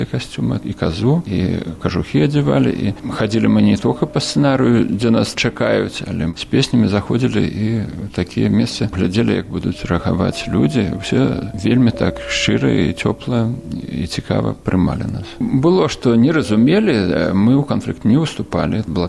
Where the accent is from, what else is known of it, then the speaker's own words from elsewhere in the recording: Myadel, Minsk Region, Belarus; born there; Я нарадзіўся ў Дзенавішках, так у паспарце написано. Але на самой справе было, нарадзіўся я ў Мядзельскім роддоме. У гэты час уже бацькі переезжали ў Дзенавішкі.